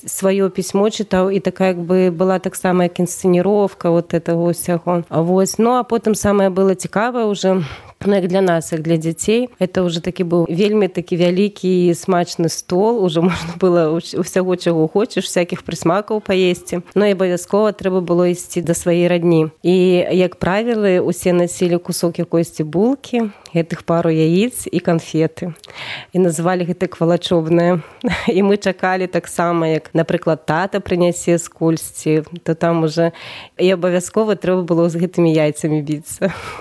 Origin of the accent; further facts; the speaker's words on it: Porazava, Grodno Region, Belarus; moved away as an adult; Сама я родам з Поразава, такое мястэчка.